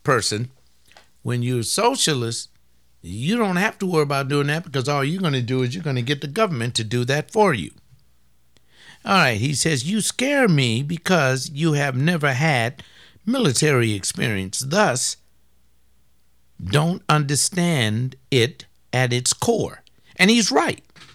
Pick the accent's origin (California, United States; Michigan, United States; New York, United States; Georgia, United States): California, United States; Los Angeles; I was born in the County General Hospital in Los Angeles, California. I went through the L.A. Unified School Districts, Compton Avenue School, 96th Street School, 75th Street School, Edison Junior High, Markham Junior High, Jordan High School, Fremont High School.